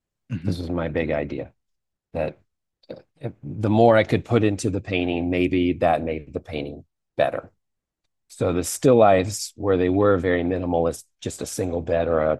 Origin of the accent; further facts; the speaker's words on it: Louisville, Kentucky, United States; And I got my first sort of adjunct teaching job at University of Louisville. So we went back to my hometown where my folks were